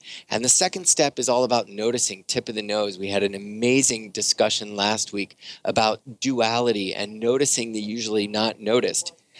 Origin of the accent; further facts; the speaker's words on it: Pennsylvania, United States; I'm from Pennsylvania. Beth is from Pennsylvania. This is a Pennsylvania company.